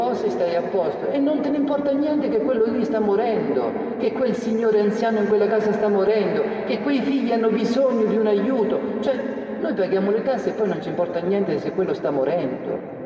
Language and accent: Italian; Marche, Italy; io sono marchigiano